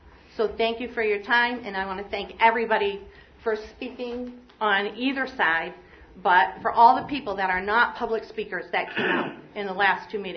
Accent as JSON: {"language": "English", "town": "Brooktondale", "region": "New York", "country": "United States", "said": "I'm from Brooktondale."}